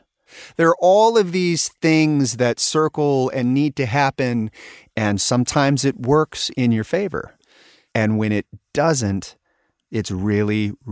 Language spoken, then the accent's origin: English; Sacramento, California, United States; And coming from Sacramento and having the relationship that I had with Tower, you know, it coming from my hometown